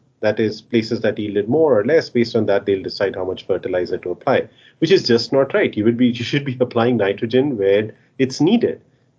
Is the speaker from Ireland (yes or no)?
no; India; I grew up in India, and growing up, I used to spend a lot of time in my grandparents' farm. They lived in Bihar, which is one of the poorest states in India.